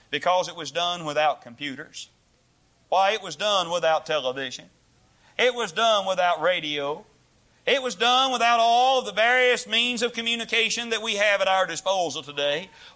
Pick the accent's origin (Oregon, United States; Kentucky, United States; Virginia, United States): Kentucky, United States; Barwalla; when I was much younger and I was a boy growing up in, a boy growing up in Barwalla, Kentucky